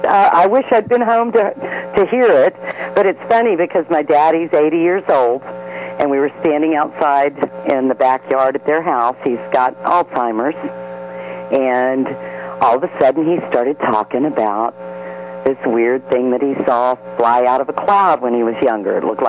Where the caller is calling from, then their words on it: Houston, Texas, United States; I'm calling from Houston, Texas.